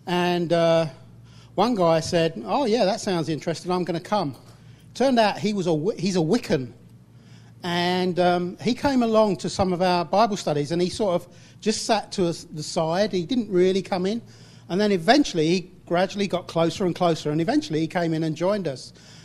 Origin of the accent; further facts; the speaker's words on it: Columbia, Missouri, United States; Yeah, we're from Columbia, Missouri, and we began our campus ministry about this time last year